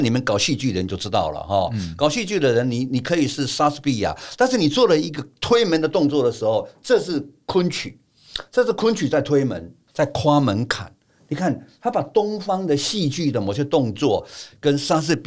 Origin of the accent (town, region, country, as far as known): Taiwan